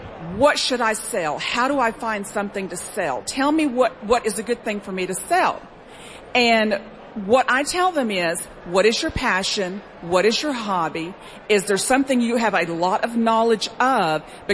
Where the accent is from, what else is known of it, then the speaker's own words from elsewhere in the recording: Dallas, Texas, United States; I'm from Dallas, Texas.